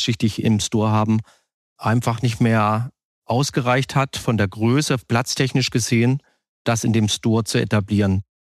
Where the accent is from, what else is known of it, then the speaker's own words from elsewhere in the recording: East Germany, Germany; Hängt aber auch damit zusammen, dass ich ein gebürtiger Ostdeutscher bin